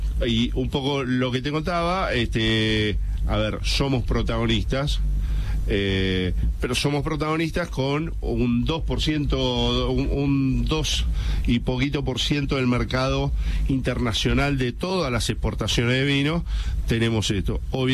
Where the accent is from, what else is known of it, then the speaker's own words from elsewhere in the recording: Argentina; Que nosotros en Argentina somos los reyes del Malbec.